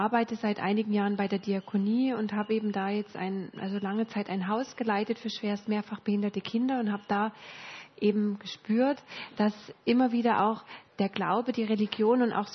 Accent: East Germany, Germany; Und ich bin in der DDR auch groß geworden.

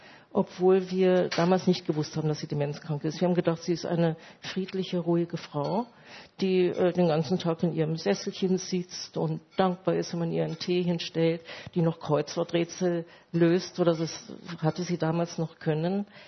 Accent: Berlin, Germany; born there; Ich bin im Krieg geboren und meine Mutter hat mir mal erzählt, dass sie mit mir über brennenden Asphalt in Berlin gerannt ist

